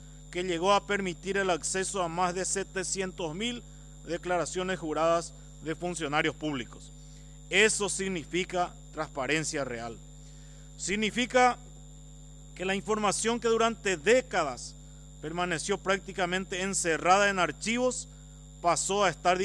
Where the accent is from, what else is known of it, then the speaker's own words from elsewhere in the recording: Paraguay; otro hecho, presidente, que debería llenarnos de orgullo como paraguayos.